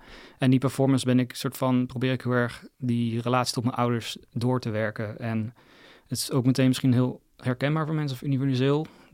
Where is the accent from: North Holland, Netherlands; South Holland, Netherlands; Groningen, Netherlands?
South Holland, Netherlands; Gouda; Toen ben ik zelf opgegroeid in Gouda in Utrecht.